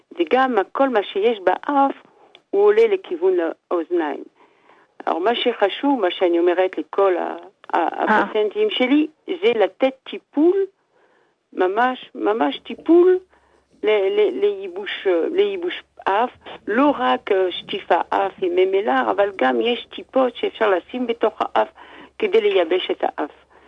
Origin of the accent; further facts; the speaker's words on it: Jerusalem, Jerusalem District, Israel; אני מירושלים